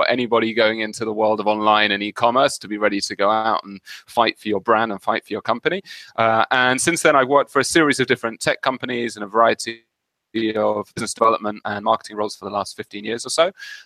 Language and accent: English; London, United Kingdom; Yeah, so I'm a Londoner born and bred. I grew up in North London and lived the first 25 years of my life there.